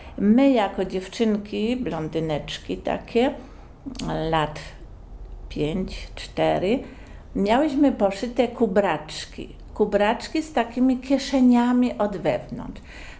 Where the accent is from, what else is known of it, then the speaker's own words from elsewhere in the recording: Borek Fałęcki, Lesser Poland, Poland; Rodem jestem z Borku Fałęckiego. Moi rodzice to kupcy, którzy mieli przy fabryce Solwaj sklepik.